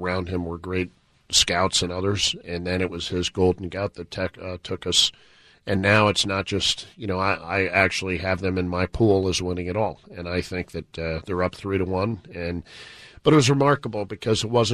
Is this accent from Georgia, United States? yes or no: no; St. Louis, Missouri, United States; I grew up in St. Louis, and they said, hey, go on.